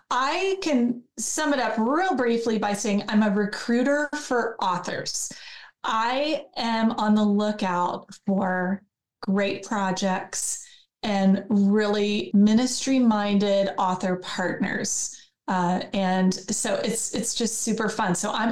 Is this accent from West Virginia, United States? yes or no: no; Ohio, United States; So I am originally from Ohio.